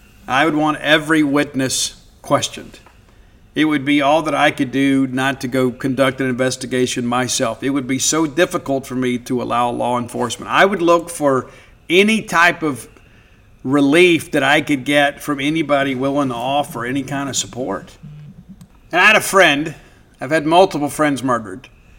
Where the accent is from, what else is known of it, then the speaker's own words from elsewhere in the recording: Mississippi, United States; I grew up in South Mississippi where we don't tolerate disrespect, and the Hatfields and McCoys are a real thing.